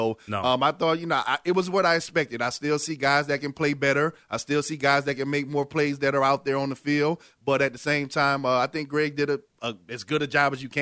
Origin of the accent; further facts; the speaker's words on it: New Orleans, Louisiana, United States; I'm from New Orleans.